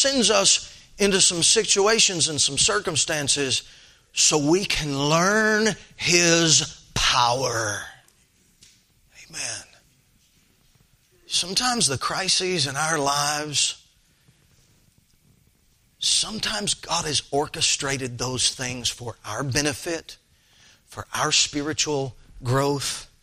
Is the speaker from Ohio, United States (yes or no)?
no; Florida, United States; You know, I'm from Northwest Florida. I hear lake, I think, seeing one shore from the other shore. But then there are Great Lakes up here.